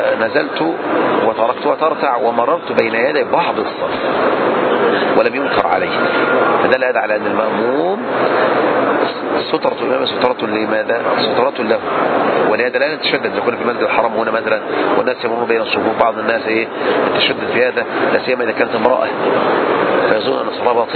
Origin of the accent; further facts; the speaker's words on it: Egypt; كما هو جار عندنا في مصر